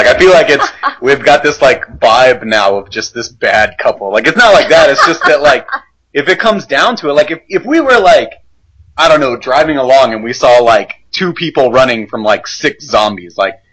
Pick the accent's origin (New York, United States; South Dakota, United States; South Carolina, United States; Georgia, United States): South Carolina, United States; Well, hold on, because I grew up in South Carolina.